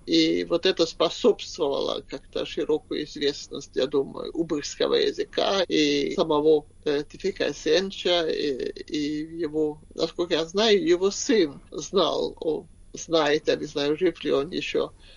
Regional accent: Sweden; first language Swedish; Russian is a second language; мой родной язык шведский, но я легко понимаю датский и норвежский

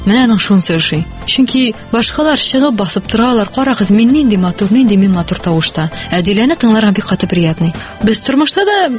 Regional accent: Aktanysh, Tatarstan, Russia; әлбәттә инде минем бүтән районнан чыгып караганым юк. Мин Актаныштан. Һәм мин моның белән шатланам.

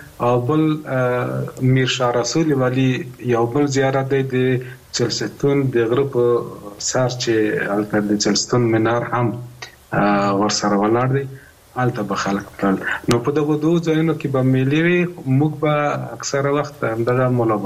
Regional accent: Kabul, Afghanistan; زما ماشومتوب خو په کابل کې دی تیر شوی دی

